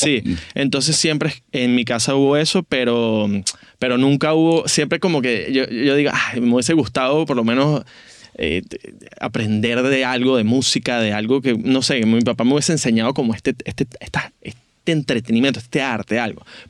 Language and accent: Spanish; Valencia, Carabobo, Venezuela; Mi niñez sucede en Valencia con una familia árabe.